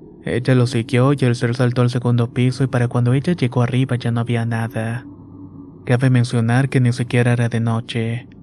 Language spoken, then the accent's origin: Spanish; Ecatepec, State of Mexico, Mexico; Soy originario de Catepec, Estado de México. Tengo 27 años